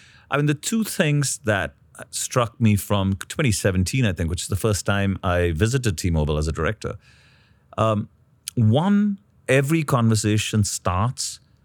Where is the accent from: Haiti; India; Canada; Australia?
India; My backstory, well, I grew up in India